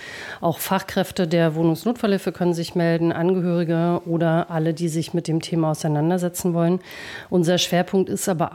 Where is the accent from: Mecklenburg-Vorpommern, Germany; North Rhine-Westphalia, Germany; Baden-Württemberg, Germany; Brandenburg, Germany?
Mecklenburg-Vorpommern, Germany; moved away as an adult; now in Berlin, Germany; Und ich komme ursprünglich aus MacPom, aus einer kleinen Stadt.